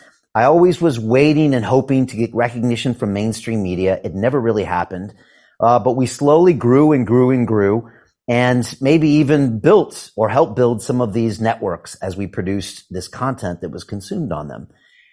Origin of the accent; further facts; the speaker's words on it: United States; because I grew up in America and this felt like a fundamental right that was being taken away from me.